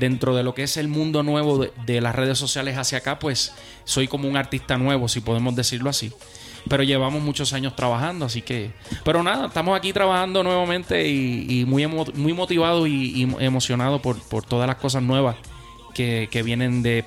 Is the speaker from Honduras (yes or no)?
no; Puerto Rico; now in Texas, United States; es un joven de Puerto Rico. Venimos de Puerto Rico. Actualmente estamos viviendo en Estados Unidos, en el estado de Texas.